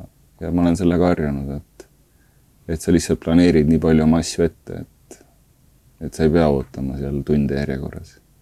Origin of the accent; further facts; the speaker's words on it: Saare County, Estonia; ma olen sünnilt saarlane ja üles kasvanud Saaremaal, et ma olen saarlane